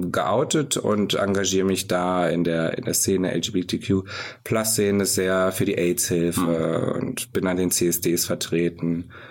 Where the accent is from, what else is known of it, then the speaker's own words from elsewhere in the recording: Fulda, Hesse, Germany; Also ich bin katholisch aufgewachsen hier in Fulda.